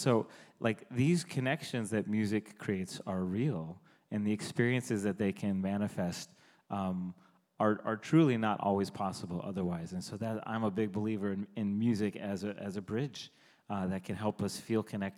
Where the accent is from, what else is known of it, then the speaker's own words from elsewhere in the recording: Kansas, United States; I come from Kansas. Thank you, Mom. Not much happens in Kansas